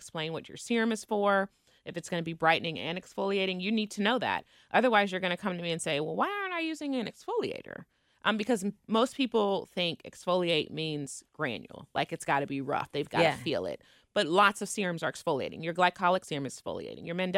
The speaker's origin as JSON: {"language": "English", "town": "Cincinnati", "region": "Ohio", "country": "United States", "tie": "born or raised there", "said": "I grew up in Kennedy Heights."}